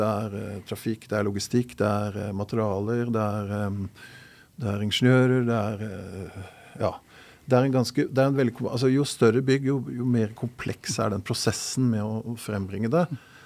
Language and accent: Norwegian; Asker, Akershus, Norway; ved siden av huset jeg vokste opp i Asker